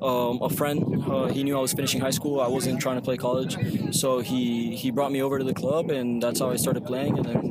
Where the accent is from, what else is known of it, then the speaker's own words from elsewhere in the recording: Argentina; Yeah, I'm Argentinian? But I'm from the other side.